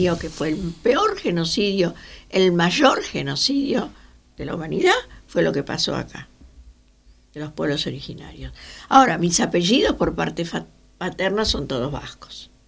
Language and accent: Spanish; Argentina; yo soy argentina de muchas generaciones y más del 56% de los argentinos tenemos antepasados aborígenes.